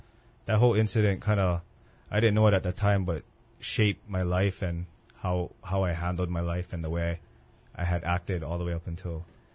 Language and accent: English; Aiea, Hawaii, United States; Born and raised in Aiea on the island of Oahu, right above Waimalu, up in Newtown. Newtown is where I was raised.